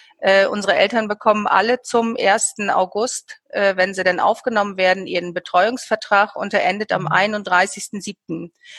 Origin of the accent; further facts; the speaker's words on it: Lower Saxony, Germany; Also ich komme aus Niedersachsen